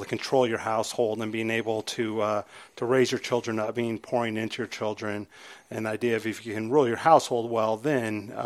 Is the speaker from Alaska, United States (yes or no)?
yes; Alaska, United States; I was not raised here. I was raised up in Alaska, and the church I was raised in actually did have elders.